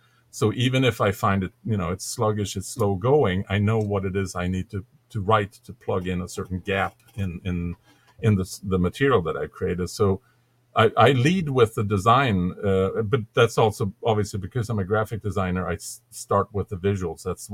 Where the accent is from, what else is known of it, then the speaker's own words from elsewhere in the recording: Stockholm, Stockholm County, Sweden; I'm from Stockholm, Sweden, and I used to work in the game industry in the 90s.